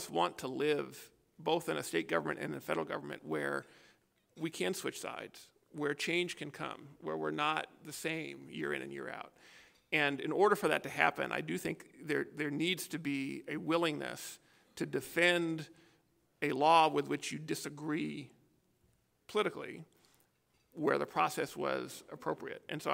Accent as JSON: {"language": "English", "region": "Kentucky", "country": "United States", "said": "Tennessee is an important state. I'm from Kentucky."}